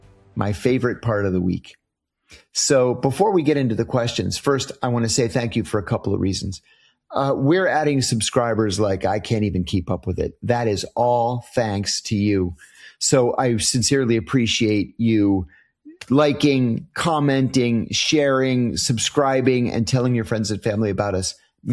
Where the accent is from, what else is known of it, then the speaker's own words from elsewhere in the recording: Iran; I had the great pleasure of growing up in Iran in the 1970s.